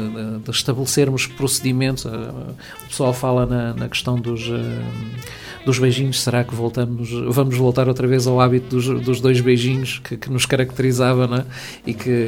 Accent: Lisbon, Portugal; eu sempre fui menino da cidade. Eu nasci em Lisboa e sempre vivi em contexto mais urbano

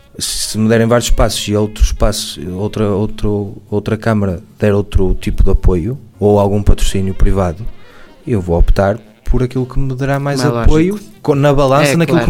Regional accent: Viana, Viana do Castelo, Portugal; Eu se me dissesse, eu sou de Viana, eu gosto muito de Viana

